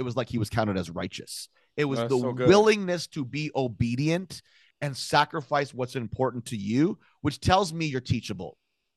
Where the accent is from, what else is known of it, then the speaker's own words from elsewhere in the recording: Canada; because as a Canadian man, I remember going to like Southern, like deep South churches.